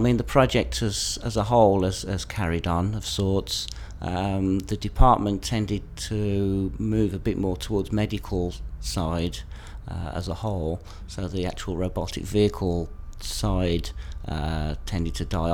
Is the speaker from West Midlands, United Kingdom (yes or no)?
yes; Birmingham, West Midlands, United Kingdom; now in London, United Kingdom; I was brought up in Birmingham, did engineering